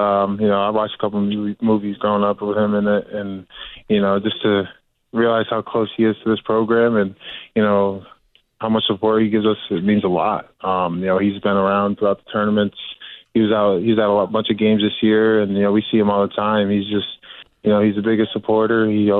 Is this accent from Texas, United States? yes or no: no; Connecticut, United States; growing up in Connecticut, watching Connecticut my whole life